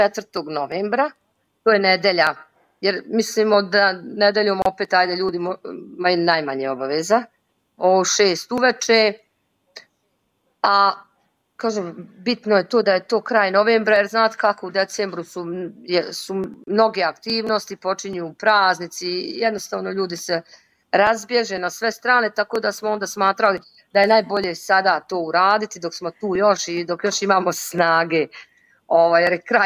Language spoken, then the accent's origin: Serbian; Teslić, Republika Srpska, Bosnia & Herzegovina; Ja dolazim iz Republike Srpske, iz Teslića grada. Grad Teslić, mali grad.